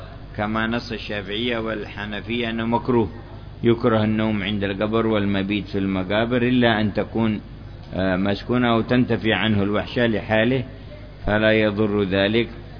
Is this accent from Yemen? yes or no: yes; Hadhramaut, Yemen; لكن في باقي المدن عندنا في حضرموت وغيره يقبرون ليلة ونهار